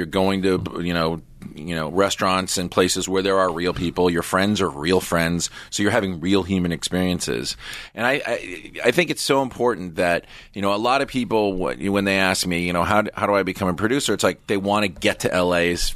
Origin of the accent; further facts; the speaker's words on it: San Fernando, California, United States; I grew up in San Fernando, certainly wasn't.